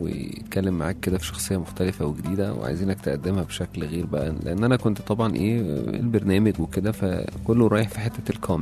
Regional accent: Alexandria, Alexandria Governorate, Egypt; انا جاي من اسكندريه زاحفا

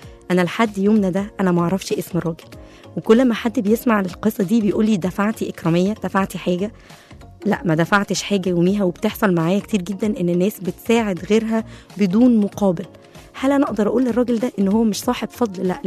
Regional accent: Egypt; وكفايه ان احنا مصريين

